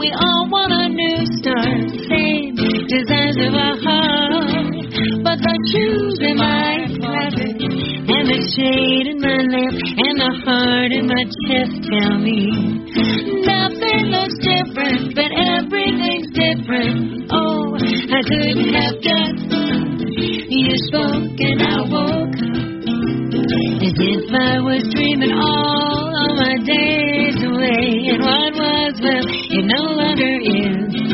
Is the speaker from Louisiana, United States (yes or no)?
no; Iowa, United States; I'm from Northwest Iowa, originally right up by the Minnesota border. Uh-huh. So I grew up listening to Prairie Home Companion and all those uptight Northerners. Those are the folks in my hometown. Those are my people.